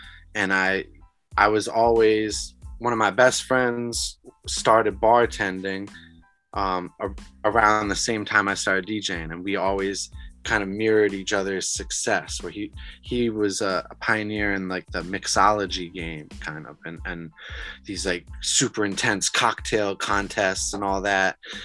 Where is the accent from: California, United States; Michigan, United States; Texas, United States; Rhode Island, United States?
Rhode Island, United States; Newport; So I think growing up in Newport and seeing how people preserve things, I wanted to preserve this DJ thing the same way